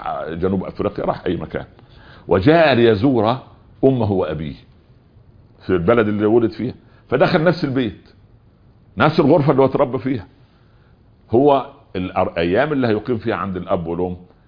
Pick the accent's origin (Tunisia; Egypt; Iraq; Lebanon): Egypt; Upper Egypt; او زي ما يقولوا الشوام وعندنا في الصعيد طنجرة وليجد غطاها